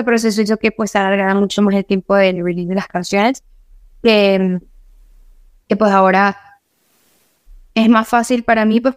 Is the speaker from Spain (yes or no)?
no; Venezuela